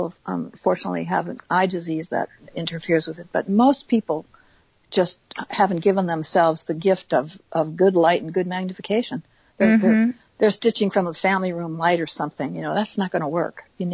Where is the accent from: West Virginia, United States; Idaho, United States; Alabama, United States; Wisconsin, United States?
Wisconsin, United States; Well, I'm also a Green Bay Packer fan. I'm a cheesehead from Wisconsin.